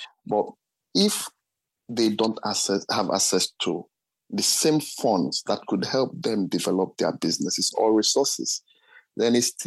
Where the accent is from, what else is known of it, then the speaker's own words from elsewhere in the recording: Nigeria; moved away as an adult; now in Finland; I'm from Nigeria originally. I've been able to live in this part of the world for well over two decades. I lived over two decades in my country also.